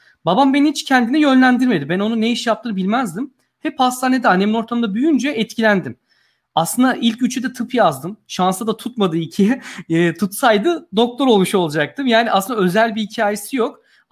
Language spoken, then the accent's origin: Turkish; Antalya, Turkey; also born or lived in Yozgat; Ben çocukken Yozgat'ta doğdum. Sonra Antalya taşındık 5 yaşından sonra. Doğum yerim Yozgat.